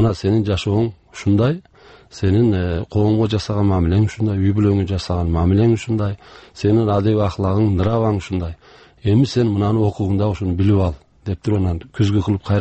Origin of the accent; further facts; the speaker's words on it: Naryn Region, Kyrgyzstan; Мен өзүм туулуп өскөн жерим ошол Жергетал району.